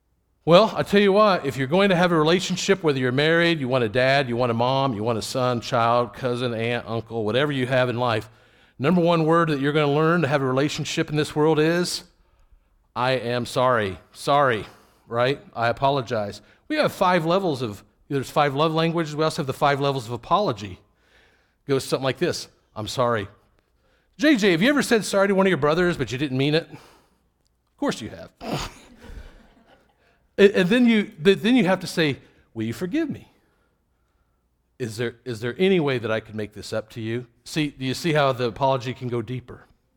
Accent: Indiana, United States; now in Florida, United States; I have lived 10 of my adult years in Florida. I grew up in Indiana, so that's why I start talking.

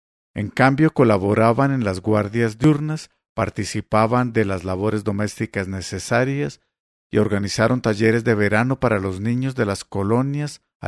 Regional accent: State of Mexico, Mexico; También yo nací hija del patriarcado. Crecí en el Estado de México.

